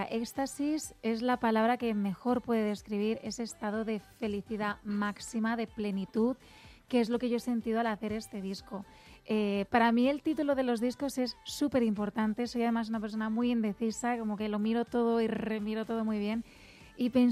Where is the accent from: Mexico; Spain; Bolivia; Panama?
Spain; Madrid, Community of Madrid; Sí, de Madrid, Madrid.